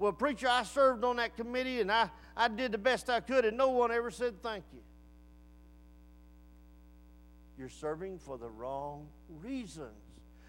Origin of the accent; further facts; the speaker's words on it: Reklaw, Texas, United States; Back when I grew up in Recklaw, we had a recess.